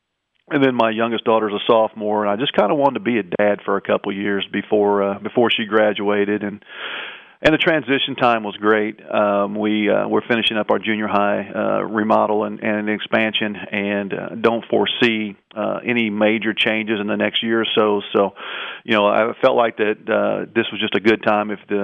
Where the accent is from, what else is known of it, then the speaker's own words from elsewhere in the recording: Flat River, Missouri, United States; I'm from Southeast Missouri. I grew up in Flat River, which is now Park Hills.